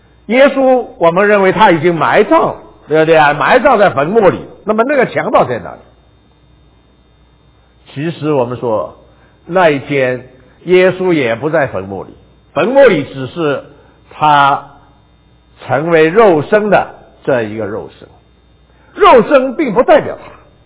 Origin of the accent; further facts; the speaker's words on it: China; 我们中国人有一句话也可能比较相信的，就是万人坑啊